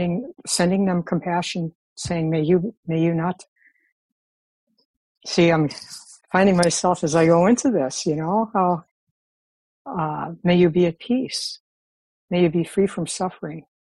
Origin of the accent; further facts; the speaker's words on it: Cleveland, Ohio, United States; experienced heavy duty racism and major violence and demonstrations back when I was 16 years old growing up in Cleveland, Ohio.